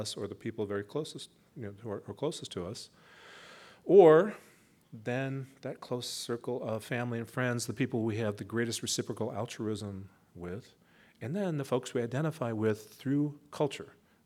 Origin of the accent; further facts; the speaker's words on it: United States; now in Netherlands; You know, I'm an American.